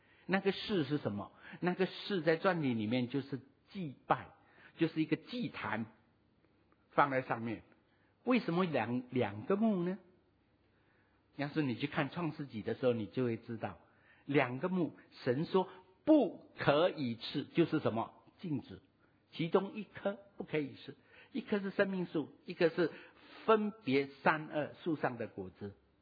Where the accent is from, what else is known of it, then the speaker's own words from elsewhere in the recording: China; 坦白说一句话，我们中国人是比外国人更早认识神的